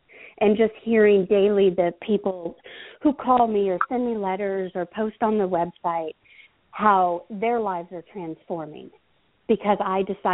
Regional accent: California, United States; I'm from California, but I will go coast to coast.

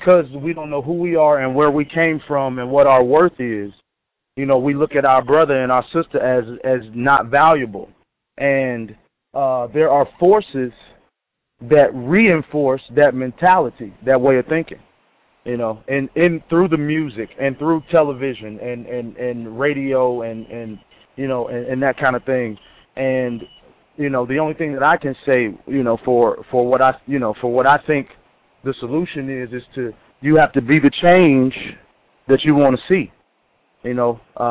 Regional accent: Chicago, Illinois, United States; some of the violence that's happening in my hometown, in Chicago.

